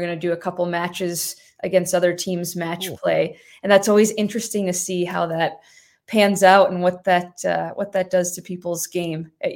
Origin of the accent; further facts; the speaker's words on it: New York, United States; And I did it in the New York State Open, which was right in my hometown here.